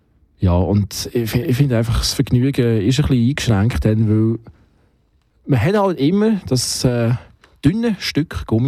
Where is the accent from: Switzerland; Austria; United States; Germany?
Switzerland; Solothurn; wir kommen beide aus dem Kanton Solothurn.